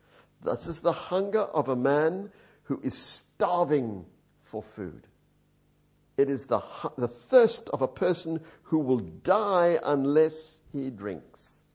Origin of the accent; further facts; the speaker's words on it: Sudan; I saw it in Somalia. I grew up in Sudan. I grew up in Africa and I saw them around me.